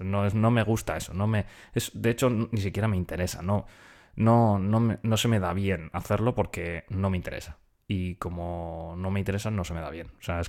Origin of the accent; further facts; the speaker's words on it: Spain; accent: Spanish; yo me hablo en inglés con bastante naturalidad. O sea, sí que se nota, tengo mucho acento español